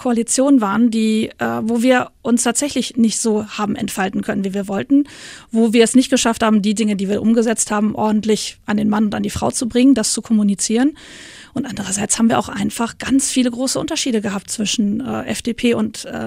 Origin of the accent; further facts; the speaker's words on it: Rhineland, Germany; als Rheinländerin sowieso, dass wir eben auch zeigen, also wir sind normale Menschen